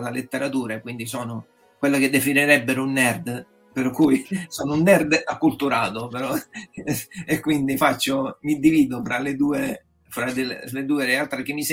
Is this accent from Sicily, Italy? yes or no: yes; Catania, Sicily, Italy; now in Parma, Italy; ho 48 anni a luglio, e quindi sono originario di Catania, però vivo dal 2020 a Parma, in Emilia-Romagna, per questioni di lavoro, un po' come tanti meridionali che espatriano dalla propria terra per motivi di di lavoro.